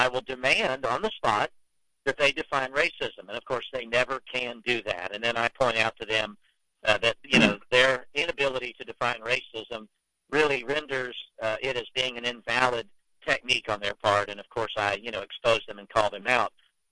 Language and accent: English; Miami, Florida, United States; Again, I grew up in Miami, and I saw how overnight Miami, Florida was taken over by an alien influx